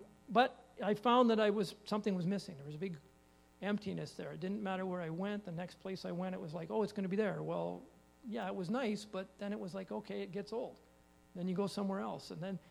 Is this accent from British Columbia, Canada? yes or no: no; Alberta, Canada; I grew up in Alberta. I didn't come from a Christian home.